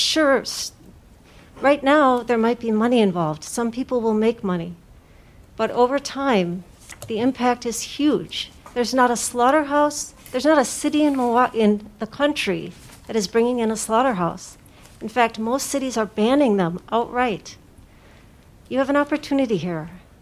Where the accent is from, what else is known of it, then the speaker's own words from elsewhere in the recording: Milwaukee, Wisconsin, United States; 4450 North Oakland. I'm from Milwaukee